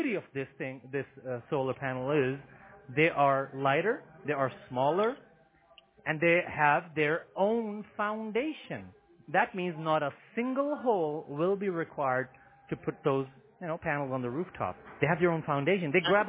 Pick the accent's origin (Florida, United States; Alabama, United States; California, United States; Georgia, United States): Florida, United States; West Palm Beach; actually I'm from West Palm Beach.